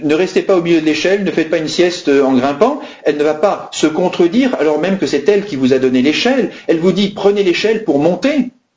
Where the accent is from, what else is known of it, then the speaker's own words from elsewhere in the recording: France; ça c'est toute autre chose, nous sommes français.